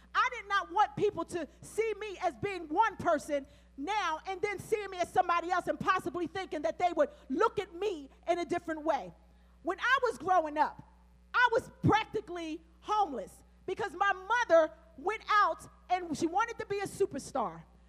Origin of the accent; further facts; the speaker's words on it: Pennsylvania, United States; I grew up in Bartram Village